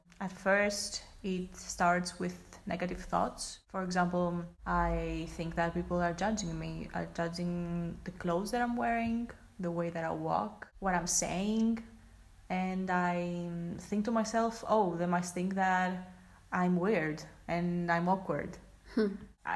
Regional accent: Greece; I'm 23 years old and I'm from Greece.

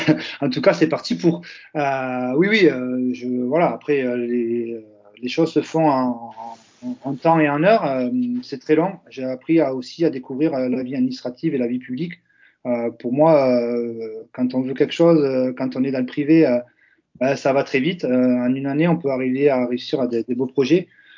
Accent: Toulouse, Occitanie, France; now in Brittany, France; moi, en tant que Toulousain, c'est quelque chose que j'ai découvert en arrivant ici.

